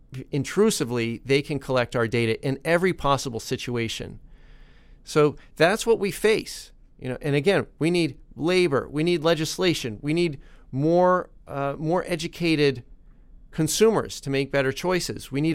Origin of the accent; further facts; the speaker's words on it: New Orleans, Louisiana, United States; part of my childhood, I grew up, adolescence, I should say, I grew up in New Orleans. So I feel some some affection, of course, still for that city